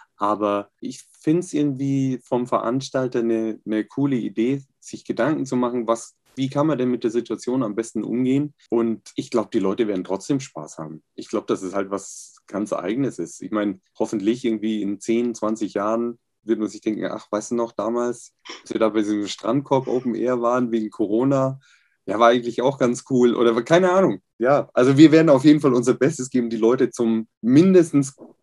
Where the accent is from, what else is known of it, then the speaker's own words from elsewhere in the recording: Regensburg, Bavaria, Germany; zwar nie in Regensburg gewohnt, aber ich war zumindest für Musikleistungskurs vom Müller-Gymnasium in Regensburg. Also ich komme aus der Ecke.